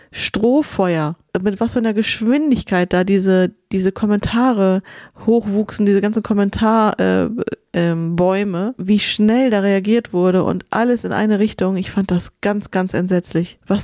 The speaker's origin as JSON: {"language": "German", "country": "Germany", "tie": "born or raised there", "said": "ich bin ja in Deutschland geboren und aufgewachsen, habe deutsches Abitur, habe in Deutschland studiert. Also das ist alles super, genau wie du sagst, total deutsch. Meine Familie kommt aber aus Ungarn"}